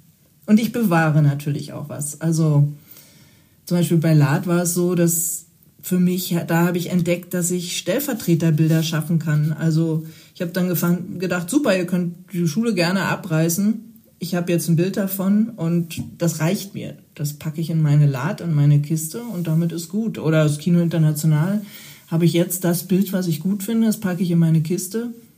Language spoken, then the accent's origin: German; Berlin, Germany; ich bin aus Ost-Berlin